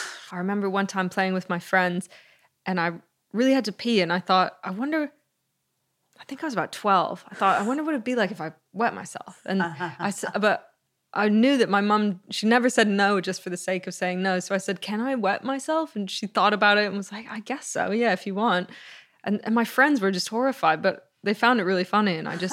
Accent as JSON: {"language": "English", "country": "Canada", "tie": "born there", "said": "I was born later in Canada, but Greece was every summer"}